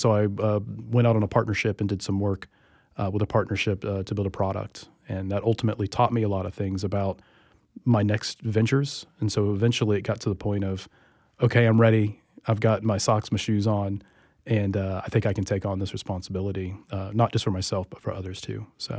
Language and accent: English; Jacksonville, Florida, United States; also born or lived in Charleston, South Carolina; I grew up in, I guess, Jacksonville, mostly. I was born in South Carolina, Charleston, South Carolina, to be specific. And about 7 years old or so, we moved to Jacksonville.